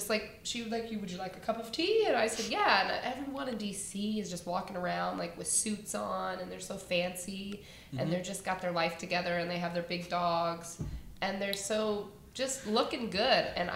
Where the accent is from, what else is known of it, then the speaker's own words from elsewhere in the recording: Ohio, United States; like, I'm from Ohio, so we live far apart. Now we live 4 hours away.